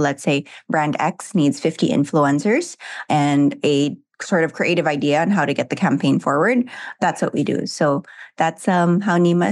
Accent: Philippines; So I grew up in the Philippines, contrary to the accent.

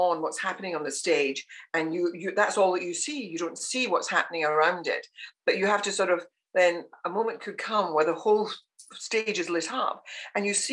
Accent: Scotland, United Kingdom; accent: Scottish; And I've never, ever tried to lose my Scottish accent.

